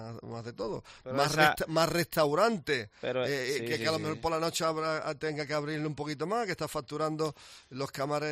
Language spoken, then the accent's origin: Spanish; Andalusia, Spain; como andaluz